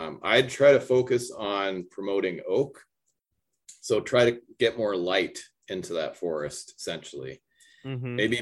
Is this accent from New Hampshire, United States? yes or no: yes; New Hampshire, United States; also born or lived in Maine; I grew up in New Hampshire and Maine and spent plenty of time in Vermont.